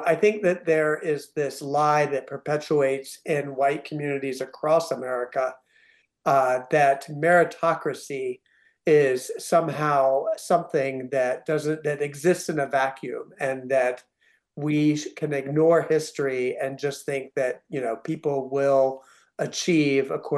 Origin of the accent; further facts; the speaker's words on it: the South, United States; I grew up in the South. I grew up in a family that very often denied these kinds of events happened